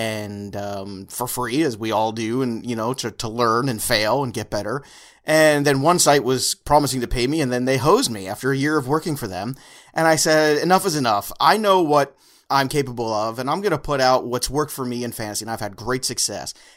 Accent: Brooklyn, New York, United States; I'm from Brooklyn, so I've got a lot to say about your pizza discussion.

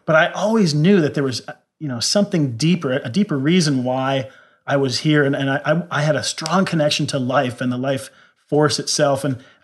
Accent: Indiana, United States; now in Sandpoint, United States; I grew up in the 80s in conservative Midwest Indiana.

